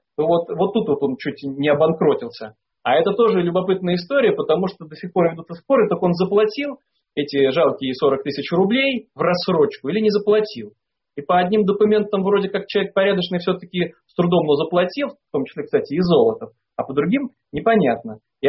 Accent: Saint Petersburg, Russia; печальную историю, связанную с моим родным городом, с Петербургом, а мы ведем вещание как раз из Петербурга.

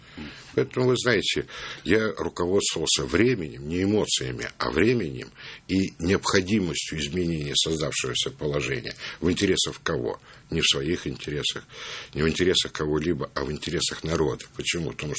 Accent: Kursk, Kursk Oblast, Russia; born there; Я родился на Украине в семье военнослужащего. А реально произошло, что я родился в отпуске в городе Курске, а отец служил в городе Проскурове.

